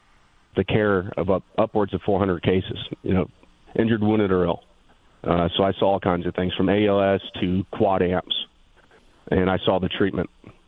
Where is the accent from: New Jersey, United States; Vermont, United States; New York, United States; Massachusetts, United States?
New Jersey, United States; Point Pleasant; I'm a Jersey boy, so I'm not far from